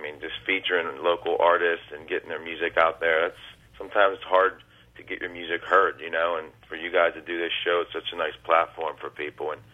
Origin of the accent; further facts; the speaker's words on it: Pittsburgh, Pennsylvania, United States; Because growing up in Pittsburgh and everything, when I was younger, you know, in my late teens, early 20s